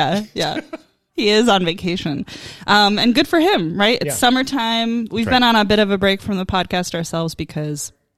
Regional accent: Midwest, United States; which as a Midwesterner have never really understood beach culture

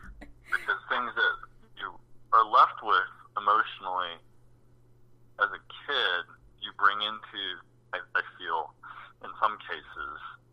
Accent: United States; I mean, I guess I'm Taiwanese American and Maria's Japanese.

